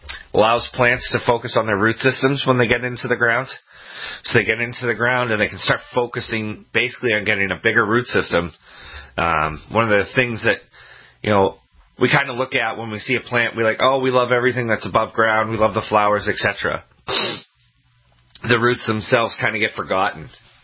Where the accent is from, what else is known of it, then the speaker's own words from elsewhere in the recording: Lowell, Massachusetts, United States; I know in the where I'm from, I'm actually from Lowell, Mass., and in the area they found West Nile.